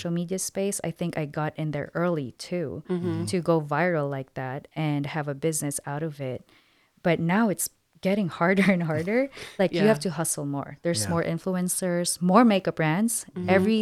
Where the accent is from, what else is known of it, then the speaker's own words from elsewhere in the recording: Philippines; now in United States; when I got to the U.S., that's when I started to really feel like, oh, wait, I love being Filipino. Because when you're in the Philippines, you're thinking, oh, I want to be Americanized.